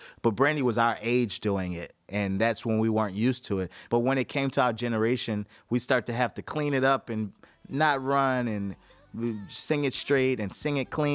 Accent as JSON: {"language": "English", "town": "New Orleans", "region": "Louisiana", "country": "United States", "said": "I always was proud to say that I was from New Orleans"}